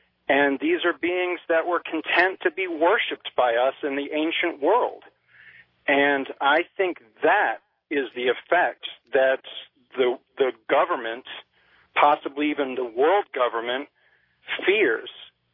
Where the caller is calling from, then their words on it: Carrollton, Georgia, United States; I'm calling from Carrollton, Georgia.